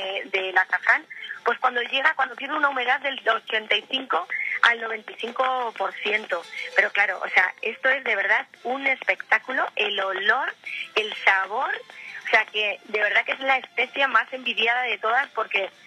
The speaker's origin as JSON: {"language": "Spanish", "region": "Castilla-La Mancha", "country": "Spain", "said": "promover mis productos como buena manchega que soy"}